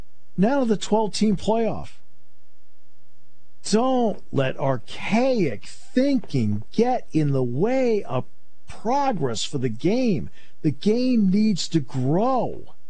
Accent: New England, United States; My brother and I grew up in New England, and so we didn't get TV quarterbacks in New England.

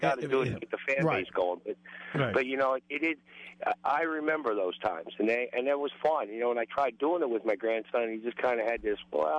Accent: New Jersey, United States; I'm originally from New Jersey, you know, living in the southern part of New Jersey, I was able to see a lot of the players

